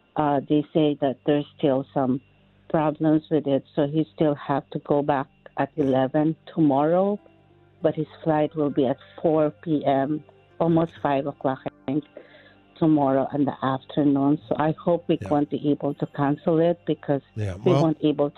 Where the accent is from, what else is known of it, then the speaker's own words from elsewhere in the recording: Fargo, North Dakota, United States; I am initially from Fargo